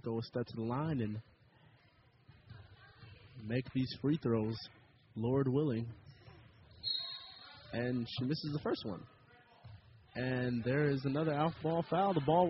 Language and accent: English; San Jose, California, United States; My hometown is San Jose, California